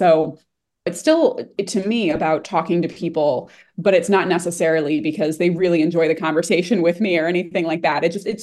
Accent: Redford, Michigan, United States; I grew up in Redford. I spent a lot of time in that portion of Northwest Detroit as I was growing up.

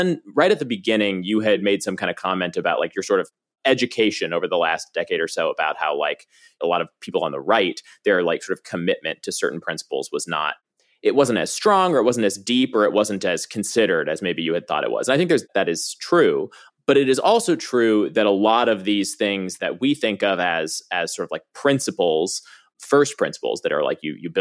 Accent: United States; I'm an American and I think free speech is really important

